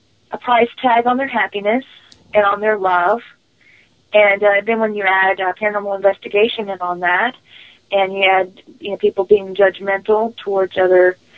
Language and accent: English; United States; I'm Native American, so I spent a week recently at the beach for mm-hmm. my day job. And being Native American on the Eastern Band and Western Band Cherokee side